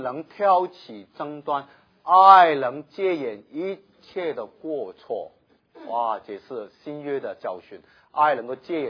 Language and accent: Chinese; Guangdong, China; 我们广东人很有智慧，广东人叫太太叫什么，老婆